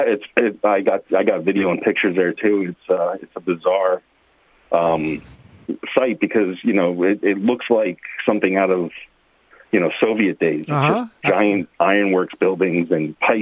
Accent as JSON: {"language": "English", "country": "United States", "lives_now": "China", "said": "as an American, you can't really get WeChat."}